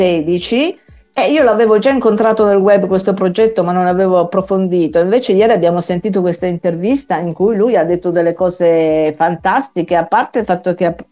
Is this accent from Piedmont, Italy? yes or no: yes; Turin, Piedmont, Italy; io sono di Torino